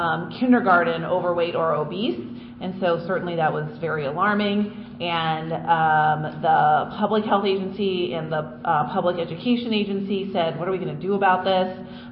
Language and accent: English; Chicago, Illinois, United States; All right, quick hi … from Chicago